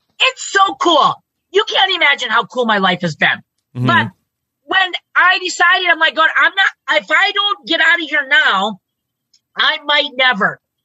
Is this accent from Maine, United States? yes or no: yes; Maine, United States; I don't care if I'm from Maine.